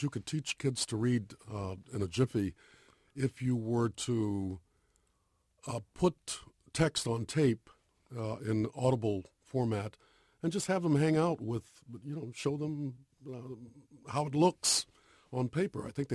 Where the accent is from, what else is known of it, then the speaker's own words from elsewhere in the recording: Ann Arbor, Michigan, United States; I came out from Ann Arbor, Michigan, and I went into Robbie's Cafeteria on Telegraph Avenue in Berkeley, and I took out my guitar and I started playing